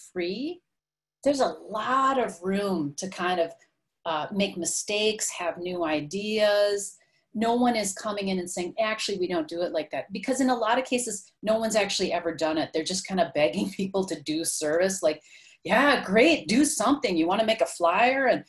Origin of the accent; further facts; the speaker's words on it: Midwest, United States; I'm from the Midwest. I'm from an area where people, that's some throw down stuff.